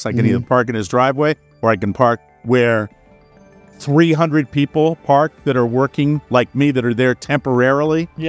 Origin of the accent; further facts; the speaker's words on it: Fort Myers, Florida, United States; In my hometown, Fort Myers, Florida.